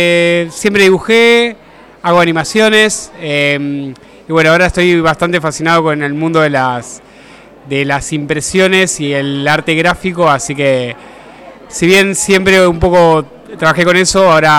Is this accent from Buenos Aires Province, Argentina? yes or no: no; La Rioja, Argentina; now in Rosario, Argentina; Soy de La Rioja, pero hace muchos años que vivo en Rosario ya